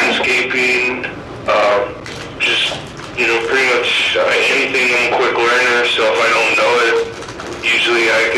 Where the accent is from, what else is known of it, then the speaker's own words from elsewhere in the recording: Tucson, Arizona, United States; I'm from Tucson and my family is not in the best of health, and I had asked him numerous times if I was able to transfer to Tucson